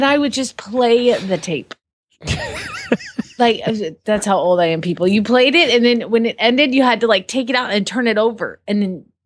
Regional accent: Phoenix, Arizona, United States; from Phoenix, Arizona.

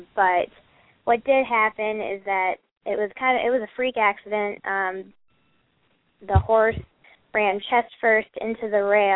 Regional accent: Marinette, Wisconsin, United States; And I'm actually back up in my hometown, Marinette, Wisconsin, and I have, you know, a string of my old horses

